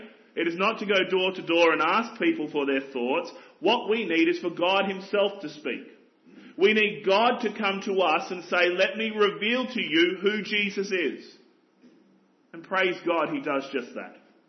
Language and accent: English; Australia; as you can tell from my accent, it's not a Cornish accent. It was even further drive from Australia